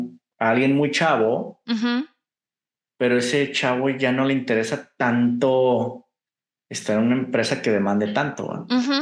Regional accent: Guadalajara, Jalisco, Mexico; Acuérdate que soy de Guadalajara, entonces ya con C casi no hay.

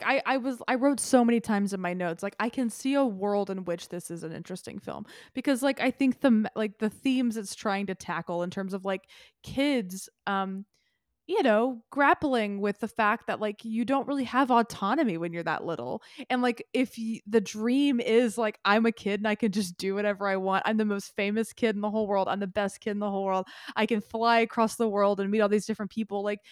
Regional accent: Tennessee, United States; I was exhilarated when she began singing because I am from Tennessee.

